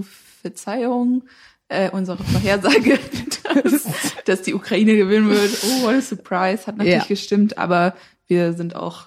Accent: Frankfurt, Hesse, Germany; ich komme ja aus Frankfurt, deswegen war das in aller Munde da.

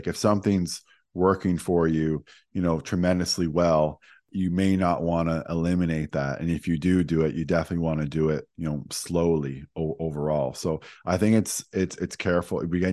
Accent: St. John's, Newfoundland and Labrador, Canada; So I'm from St. John's, Newfoundland. So if you know where that is, awesome. A lot of people don't know where that is. So that's where I grew up, did my degree in nutrition there.

